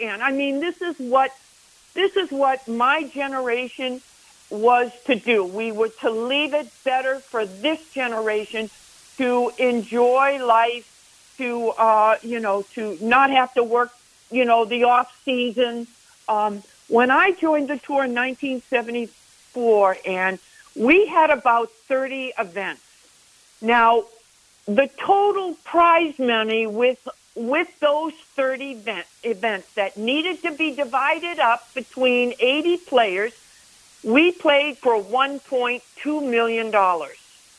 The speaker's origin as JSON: {"language": "English", "region": "Massachusetts", "country": "United States", "tie": "born or raised there", "said": "And being being born and raised in Massachusetts, I only live, 40 miles from the golf house."}